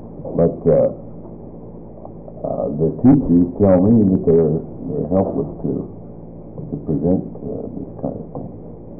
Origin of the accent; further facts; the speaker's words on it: Astoria, United States; in a relatively new junior high school out in my hometown of Astoria